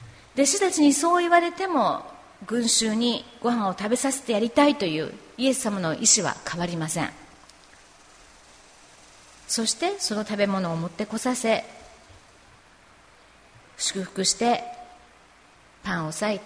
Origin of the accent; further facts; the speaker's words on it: Kanto, Japan; 私は関東出身なので、日本だったらそれこそなんかこう富士山の近くの樹海とか想像しちゃいますけども